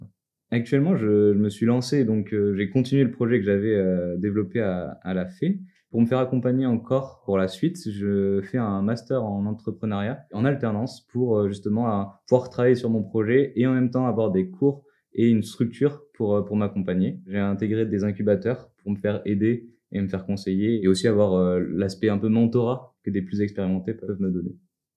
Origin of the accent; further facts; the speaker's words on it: Auvergne-Rhône-Alpes, France; 23 ans, je viens d'Ardèche